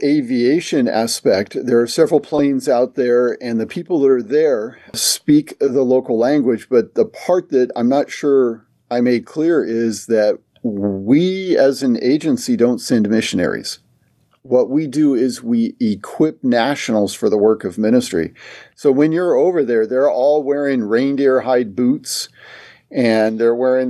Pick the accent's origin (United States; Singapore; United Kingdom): United States; Sonora, California; I grew up in Sonora, California, just on the other side from you.